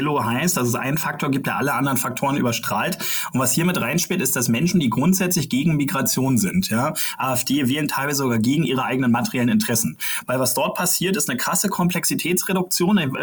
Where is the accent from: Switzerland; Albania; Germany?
Germany; Brandenburg; das sage ich als Brandenburger. Also diese Landespolitik erlebe ich ja wirklich mit.